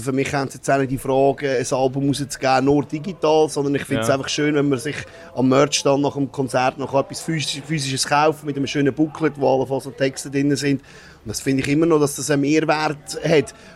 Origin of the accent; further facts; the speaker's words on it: Vitznau, Lucerne, Switzerland; Ich bin in Vitznau aufgewachsen, also wirklich 300-400 Meter von der Rigibahn entfernt.